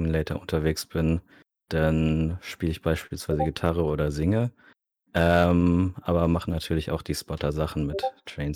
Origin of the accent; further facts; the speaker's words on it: Bavaria, Germany; Ich bin 20 Jahre alt und komme aus der Nähe von Würzburg.